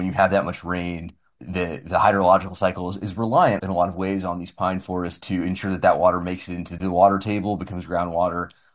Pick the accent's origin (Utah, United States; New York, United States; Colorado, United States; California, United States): California, United States; And I grew up in California. So for me, there's just something of a hometown salience too.